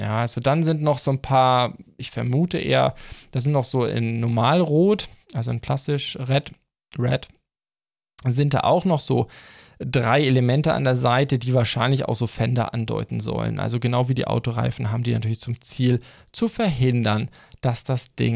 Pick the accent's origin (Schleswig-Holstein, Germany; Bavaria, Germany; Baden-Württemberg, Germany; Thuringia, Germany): Schleswig-Holstein, Germany; Kiel; im Kieler Hafen, wo ich herkomme.